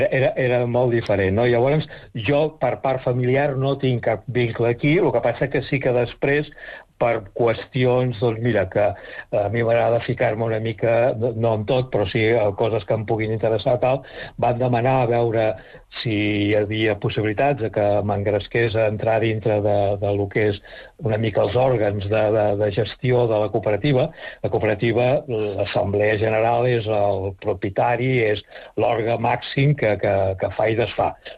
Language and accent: Catalan; Catalonia, Spain; born there; moved away as an adult; now in Menorca, Spain; Jo som menorquí nascut a Catalunya. Ho dic perquè des de l'any 87 estic a Menorca i jo vaig néixer el 52, o sigui que porto més anys aquí a Menorca que a Catalunya.